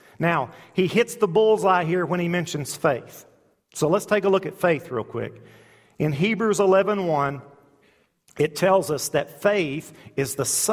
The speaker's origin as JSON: {"language": "English", "country": "United States", "said": "I know as an American, we seem to want to have the good part, the salvation part"}